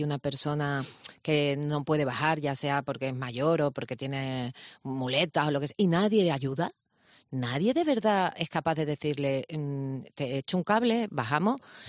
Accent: Andalusia, Spain; como soy andaluza, soy muy exagerada.

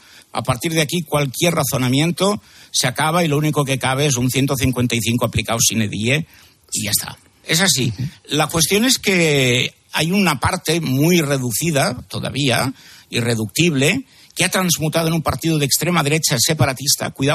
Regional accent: Catalonia, Spain; como catalán y español, a mí me duele muchísimo que seamos una anomalía

